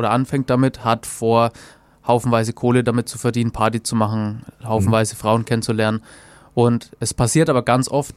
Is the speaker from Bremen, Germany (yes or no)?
no; Nuremberg, Bavaria, Germany; Hallo, genau, ich komme aus Nürnberg.